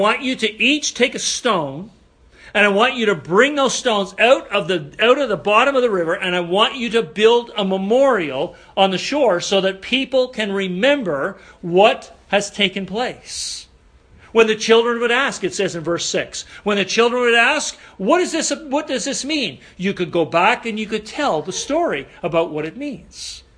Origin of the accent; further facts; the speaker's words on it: Montreal, Quebec, Canada; We're both from Quebec, okay? I'm from Montreal